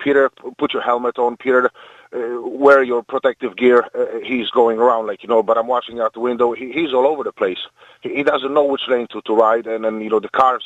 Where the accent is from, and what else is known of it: Poland; born or raised there; English is a second language